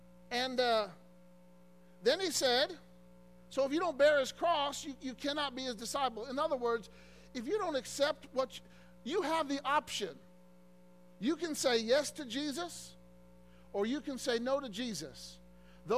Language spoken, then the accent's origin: English; Illinois, United States; moved away; You know, I'm from Illinois.